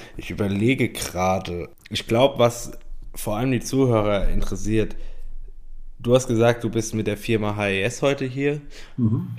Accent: Mannheim, Baden-Württemberg, Germany; Ja, ich komme ja aus Mannheim, deshalb Heidelberg ist nicht weit von uns.

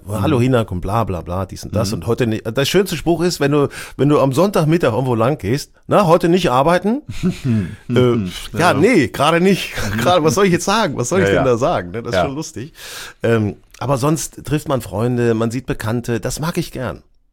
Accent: Lower Saxony, Germany; ich bin auf dem Dorf aufgewachsen, in der Nähe von Hannover und ich brauch's so ein bisschen diese Anmutung von Weite.

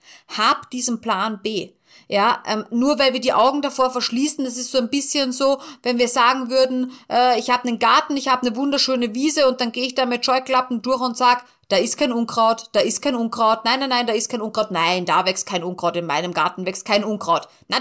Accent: Austria; ich komme aus Österreich

